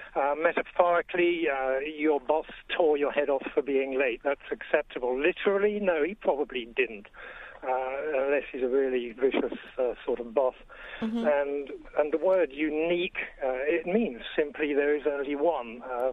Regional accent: England, United Kingdom; as an Englishman, I'm often in pain over here listening to some of the terms. But the two things that really do get me here or back home in England

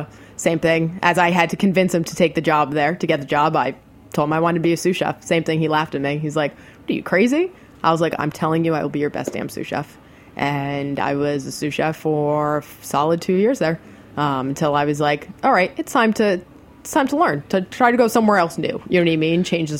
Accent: New Jersey, United States; No, I'm born and raised in New Jersey.

